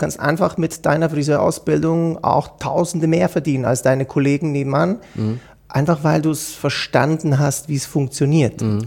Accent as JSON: {"language": "German", "country": "Switzerland", "said": "Und ich erlebe das einfach bei uns in der Schweiz ganz, ganz stark."}